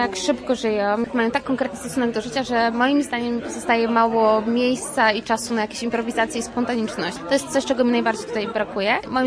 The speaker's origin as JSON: {"language": "Polish", "region": "Lower Silesian Voivodeship", "country": "Poland", "said": "Pochodzę z Dolnego Śląska i przyjechałam tutaj na studia."}